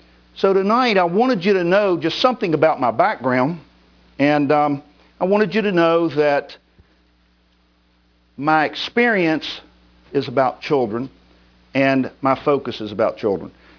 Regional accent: South Charleston, West Virginia, United States; moved away as an adult; also born or lived in Florida; I'm honored to be here tonight. I'm from South Charleston, West Virginia, born and raised there. I went to college locally, came to Florida because my parents moved down there, and I lived there for 38 years.

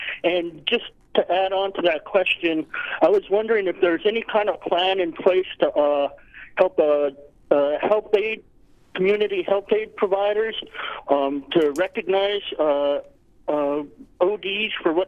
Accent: Minto, Alaska, United States; I'm from Minto, and we're on a road system. We're a small village on the road system.

